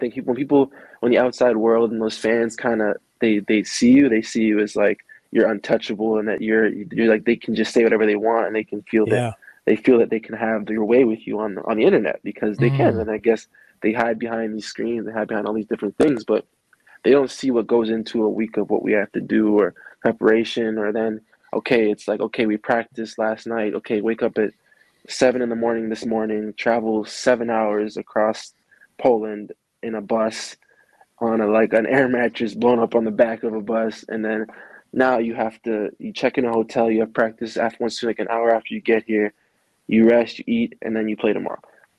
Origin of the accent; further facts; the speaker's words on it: Canada; I'm Canadian and I'm black